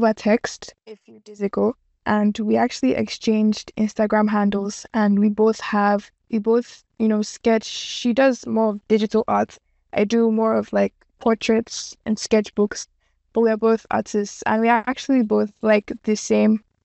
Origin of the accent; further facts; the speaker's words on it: Lagos, Nigeria; As a young artist, growing up in Lagos, like as an Igbo person too, growing up around other, you know, ethnicities, not just Igbo, like Yoruba, Hausa, Edo, and so on.